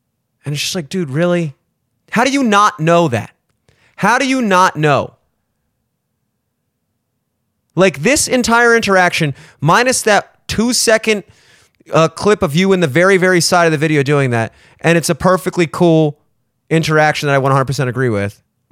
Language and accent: English; Maryland, United States; Whatever. Maybe it's because I'm from Maryland.